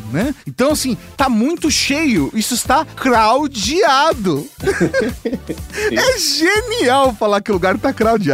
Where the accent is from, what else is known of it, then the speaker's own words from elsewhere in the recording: São Paulo, Brazil; eu sou de São Paulo.